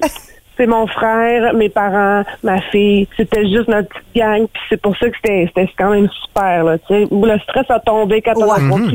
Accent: Alma, Quebec, Canada; Moi, je viens d'Alma, au lac Saint-Jean, okay.

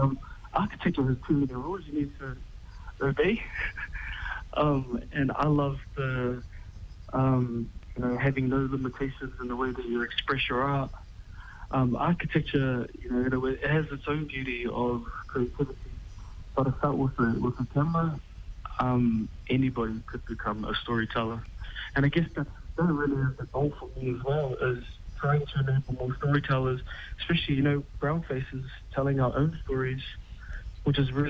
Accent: New Zealand; So I was born in New Zealand, brought up with my Samoan family, sort of oscillating between my Aitutaki and Mangaian family. So I'm half bit of both. Grew up with my grandmother who couldn't speak English

